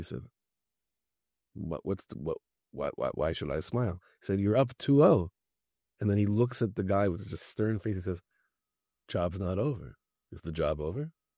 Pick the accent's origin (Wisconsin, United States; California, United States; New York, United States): California, United States; Los Angeles; I'm from Los Angeles. I grew up with the Lakers and the Dodgers. I had a lot of sports pride growing up.